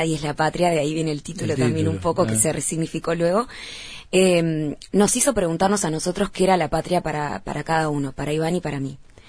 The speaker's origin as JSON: {"language": "Spanish", "country": "Uruguay", "said": "nosotros como uruguayes"}